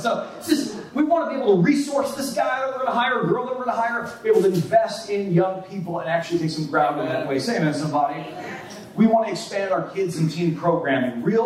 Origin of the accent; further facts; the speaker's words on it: Michigan, United States; Y'all a little fizzled out a little bit there because you weren't sure how to do it because we're from Western Michigan.